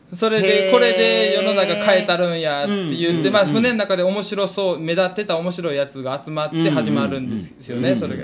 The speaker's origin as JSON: {"language": "Japanese", "region": "Nara", "country": "Japan", "tie": "born there", "said": "生まれは奈良県生まれは奈良県"}